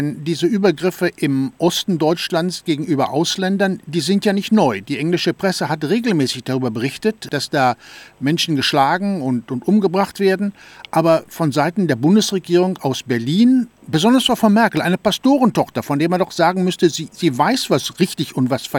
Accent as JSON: {"language": "German", "country": "Australia", "said": "aber auch bei uns in Australien"}